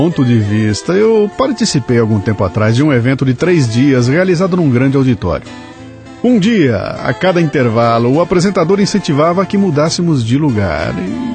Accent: Bauru, São Paulo, Brazil; born there; Eu, por exemplo, nasci em Bauru e vim para a capital com 19 anos para estudar.

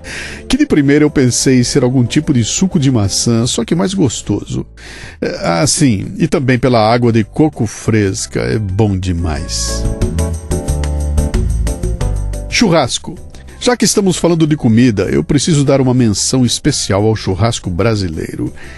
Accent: Scotland, United Kingdom; Portuguese is a second language; Eu cresci com o futebol na Escócia

